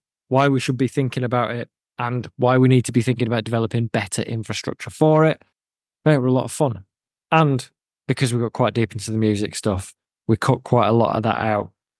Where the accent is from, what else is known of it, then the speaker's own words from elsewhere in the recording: Chorley, North West England, United Kingdom; I'm from Chorley, near Manchester.